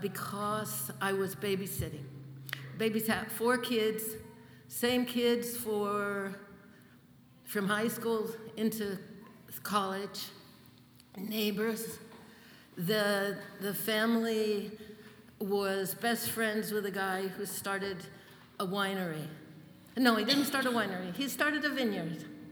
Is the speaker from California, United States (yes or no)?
yes; San Francisco, California, United States; We came here in 72, and we came, I grew up in San Francisco and then the Bay Area.